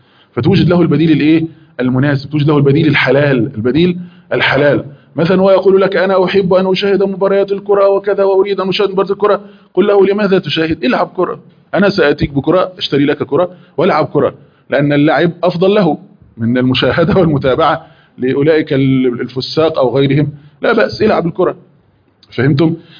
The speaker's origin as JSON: {"language": "Arabic", "country": "Egypt", "said": "عندنا في مصر"}